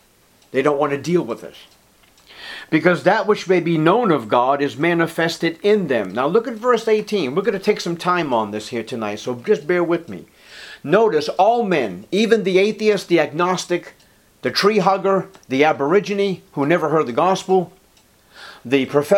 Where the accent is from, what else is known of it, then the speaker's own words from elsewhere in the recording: Revere, Massachusetts, United States; there was a Madonna, a statue of the Virgin Mary, when I was growing up on Revere Beach.